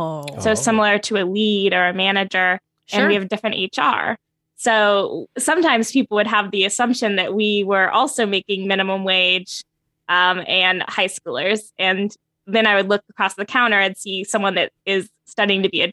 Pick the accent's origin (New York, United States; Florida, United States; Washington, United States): Florida, United States; I actually grew up going to Disney World because I am from Florida.